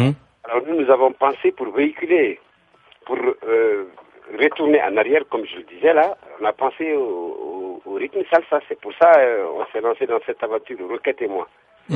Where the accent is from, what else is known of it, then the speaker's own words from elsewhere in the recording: Timbuktu, Timbuktu Region, Mali; le petit mot que je peux dire concernant l'histoire de Nord, dans ma région, justement, parce que je suis de Tombouctou